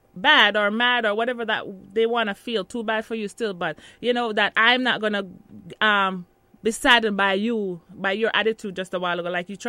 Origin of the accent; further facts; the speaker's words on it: Jamaica; now in United States; me, a Jamaican